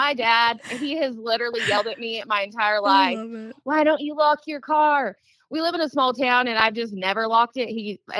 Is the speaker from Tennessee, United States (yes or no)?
no; Oklahoma, United States; I'm from Oklahoma. I say buggy, but everybody else says shopping cart.